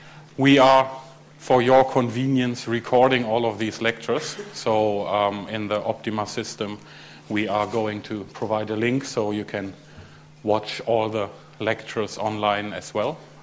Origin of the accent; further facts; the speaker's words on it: Germany; English is a second language; moved away as an adult; now in Jyväskylä, Finland; And I am originally from Germany, where I did my master's at the University of Münster, and moved here to the University in Jyväskylä in 2008.